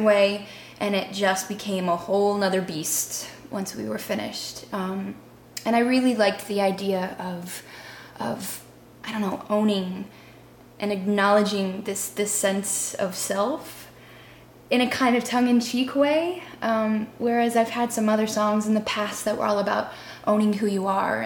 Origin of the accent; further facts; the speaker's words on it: Nashua, New Hampshire, United States; born there; Mike didn't know that I was born in Nashua, New Hampshire, and the river actually runs right through Nashua.